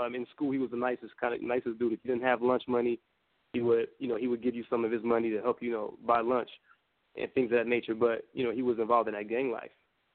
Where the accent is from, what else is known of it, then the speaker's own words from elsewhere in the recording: Chicago, Illinois, United States; And so growing up in Chicago, it was just us three.